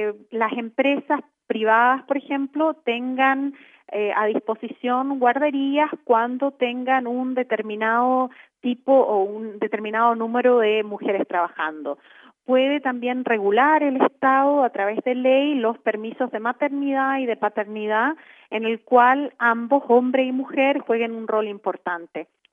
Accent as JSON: {"language": "Spanish", "country": "Chile", "said": "Yo soy chilena, así que quisiera destacar la política en Chile"}